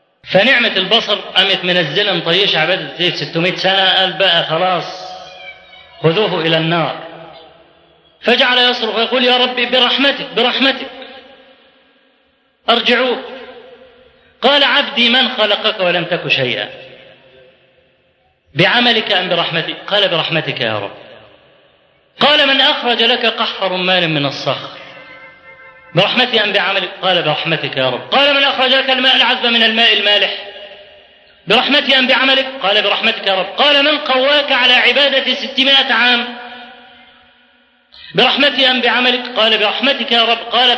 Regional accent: Kafr El Sheikh Governorate, Egypt; وبندور في البلد عندنا في كفر الشيخ على مكان للمسجد

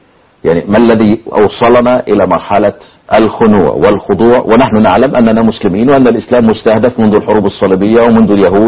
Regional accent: Upper Egypt, Egypt; في ارض بيسموها عندنا في الصعيد الجزائر يعني

